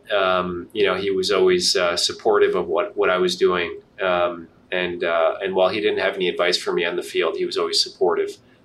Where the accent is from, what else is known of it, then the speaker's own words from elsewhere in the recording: New York City, New York, United States; I'm a New Yorker, but my connection to the game is through my mom. My mom's from France.